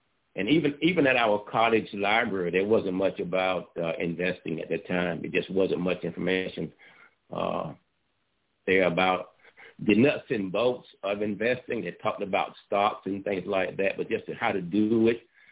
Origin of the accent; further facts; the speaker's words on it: Panama City, Florida, United States; No, I was in my hometown in Florida. Yeah, Panama City, Florida at the time.